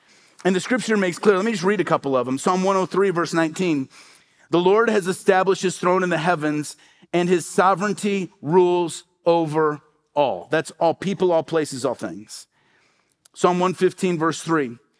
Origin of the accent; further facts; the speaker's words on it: Midwest, United States; born there; I don't know if it's because I was a firstborn child or because I was born in the Midwest